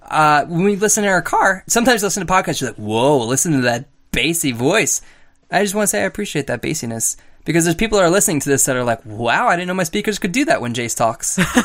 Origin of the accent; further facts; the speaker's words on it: New York, United States; accent: New York; Well, I'm from New York, and we talk over there.